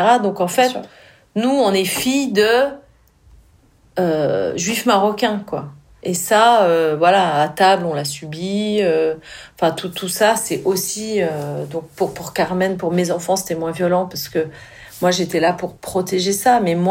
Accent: Pays de la Loire, France; Parce que j'ai été élevée à la campagne quand j'étais petite, dans la Sarthe, numéro 72, sur la carte de France.

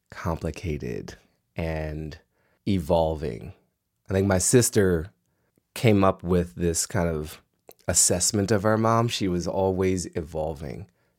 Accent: Washington, District of Columbia, United States; I grew up in Washington, D.C. in the 1980s. I was born in the wonderful year of 1977.

